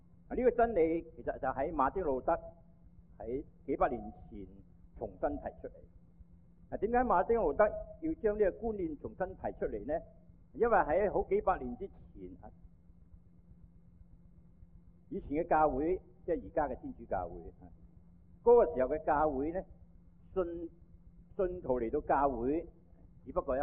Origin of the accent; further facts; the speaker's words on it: Guangdong, China; accent: Cantonese; 我们中国人